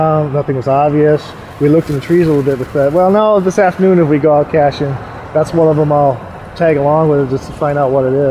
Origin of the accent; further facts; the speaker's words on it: St. Louis, Missouri, United States; I'm actually from the St. Louis area, but we're down in Jackson because there's a geocaching event.